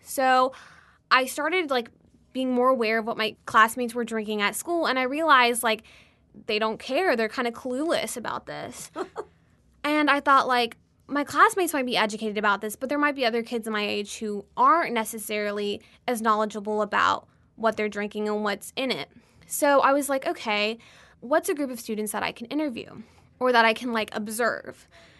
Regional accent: Baton Rouge, Louisiana, United States; I'm from Baton Rouge, Louisiana, and I go to Episcopal High School, and I'm a junior there.

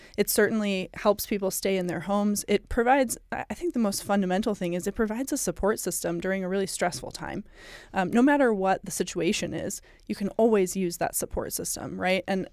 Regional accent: Detroit, Michigan, United States; as you mentioned, I'm from Detroit.

